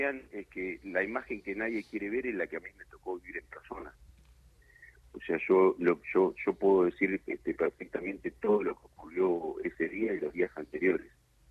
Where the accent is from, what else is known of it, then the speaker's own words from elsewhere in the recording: General La Madrid, Buenos Aires Province, Argentina; born there; Ese día venía de General La Madrid, un pueblo donde yo nací.